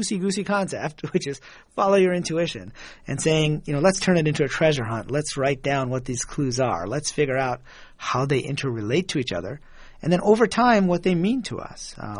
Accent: Michigan, United States; also born or lived in Pakistan; And moved to the U.S. when I was pretty young. And so I was raised in the Midwest, actually, in Michigan.

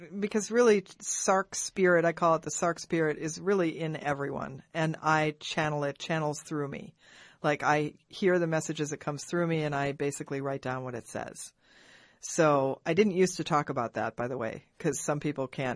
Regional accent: Minneapolis, Minnesota, United States; I grew up in Minneapolis, Minnesota in a wonderful family

